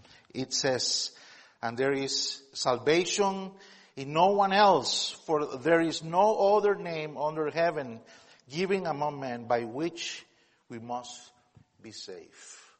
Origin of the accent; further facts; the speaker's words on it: Costa Rica; and I was there trying to tell them that I was from Costa Rica, and they have no idea about where Costa Rica is.